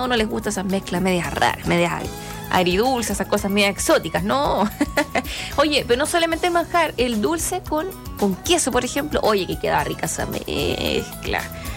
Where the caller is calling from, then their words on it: Vilcún, Araucanía, Chile; de Vilcún, aquí trabajando en familia.